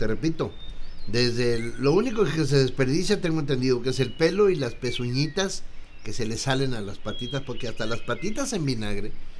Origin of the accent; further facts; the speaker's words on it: Sonora, Mexico; que le llamamos allá en mi tierra, en Sonora, pues allá